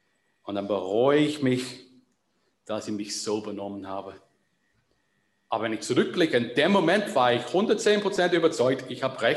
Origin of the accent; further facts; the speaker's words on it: Northern Ireland, United Kingdom; Ich bin in Nordirland groß geworden als Protestant.